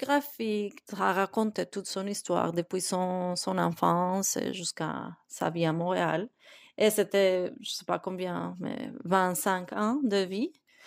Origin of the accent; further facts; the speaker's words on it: Bogotá, Colombia; moved away as an adult; now in Canada; je suis colombienne, je suis née à Bogota. Je suis venue au Canada quand j'avais 18 ans, après finir l'école secondaire.